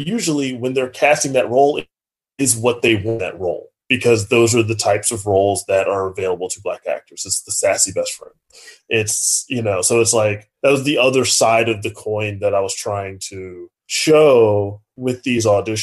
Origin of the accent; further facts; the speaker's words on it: Richmond, Virginia, United States; And she's based on my experience of growing up as a kid in Richmond who... Like my friends, like I didn't know any drug dealers growing up.